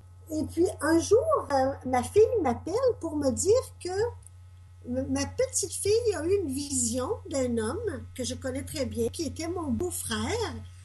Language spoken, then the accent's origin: French; Quebec, Canada; je suis revenue chez moi, au Québec.